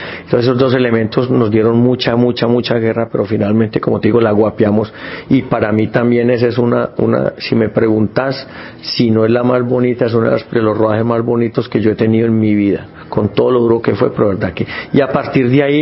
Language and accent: Spanish; Medellín, Antioquia, Colombia; obviamente yo soy de Medellín, vivo aquí